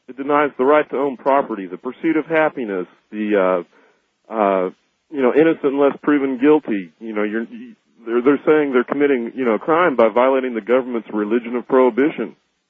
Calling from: Bryan, Texas, United States; I'm calling from Bryan, Texas.

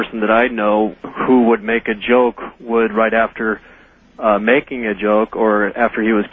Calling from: Phoenix, Arizona, United States; I'm calling from Phoenix, Arizona.

